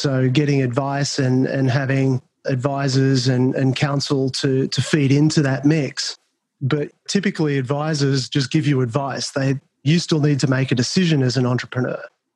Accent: Australia; moved away as an adult; also born or lived in Singapore; now in United States; I lived 4 years in Singapore. I grew up in Australia, moved to Singapore for 4 years. And then in mid-2016, I moved to the US

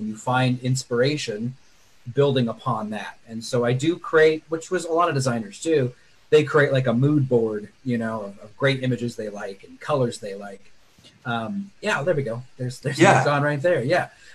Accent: California, United States; also born or lived in Oregon; Yeah, so I was raised in California, went to Oregon for high school, and then back to California for college

